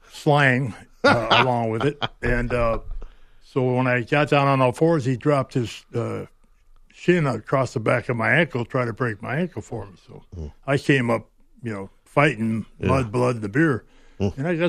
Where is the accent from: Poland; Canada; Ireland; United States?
United States; Minnesota; And I said, no, I'm from Minnesota.